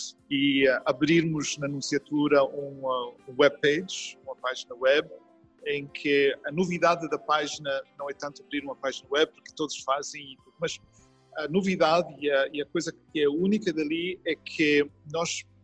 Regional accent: Azores, Portugal; born there; teria que ser, obviamente, na ilha onde eu nasci, na ilha de São Jorge.

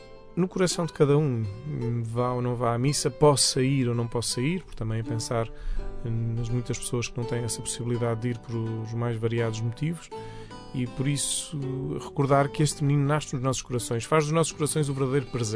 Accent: Portugal; a comer, obviamente, como bons portugueses

